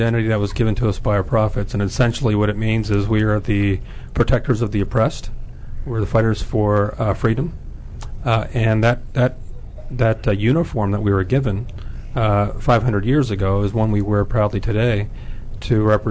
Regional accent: Wheaton, Maryland, United States; Yeah, we grew up in Wheaton, Maryland.

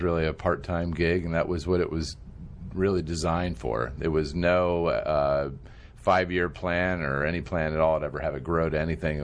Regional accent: Potomac, Maryland, United States; also born or lived in Arkansas; I'm from, I was born in Arkansas, but I've lived here since I was 4 years old. So I've lived in Potomac, Maryland, all my life.

